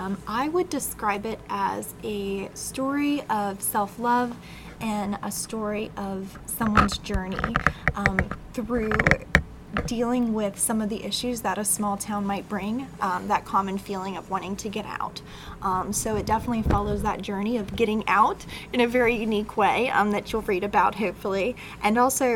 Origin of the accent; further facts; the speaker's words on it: Martinsburg, West Virginia, United States; I was born and raised in Martinsburg, West Virginia. Went to local high schools, participated in local programs, grew up as a 4-H'er in the area.